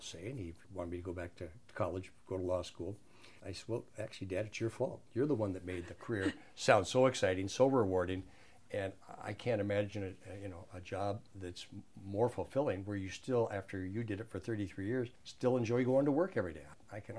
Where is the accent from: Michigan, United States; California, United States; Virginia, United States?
California, United States; San Diego; Well, I'm born and raised in San Diego and grew up in a law enforcement family.